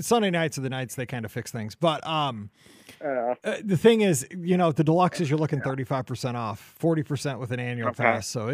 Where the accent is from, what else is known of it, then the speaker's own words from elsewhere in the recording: Missouri, United States; Like, I'm from Missouri.